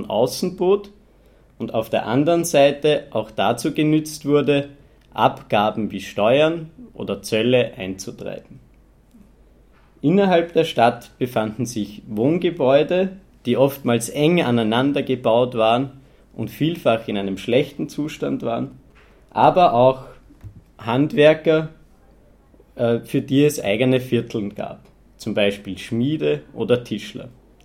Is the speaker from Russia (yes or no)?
no; Lower Austria, Austria; ich komme aus Niederösterreich in der Nähe von Wien in Österreich.